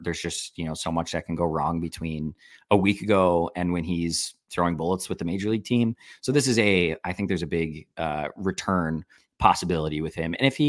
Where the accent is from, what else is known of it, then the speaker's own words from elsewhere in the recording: Wisconsin, United States; Klassen grew up 15 minutes from my hometown in Wisconsin.